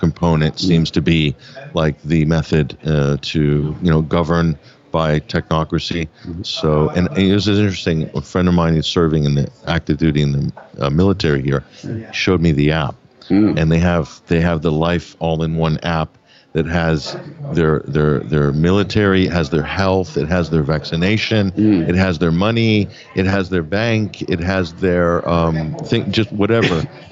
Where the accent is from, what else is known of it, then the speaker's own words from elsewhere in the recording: Cape Canaveral, Florida, United States; Yeah, I mean, I grew up in Florida, Cape Canaveral, as a young kid, and NASA was like, you know, we're kids in the 70s.